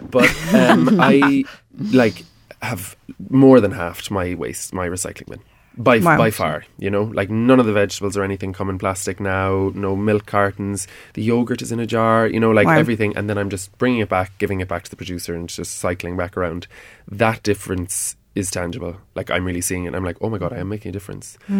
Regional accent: Cork, Munster, Ireland; I started it in Cork City because I'm from Cork.

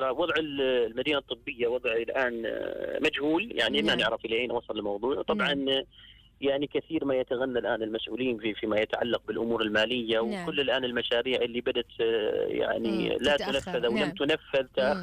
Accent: Oman; تقصير في تقديم الخدمات الصحية عندنا في عمان

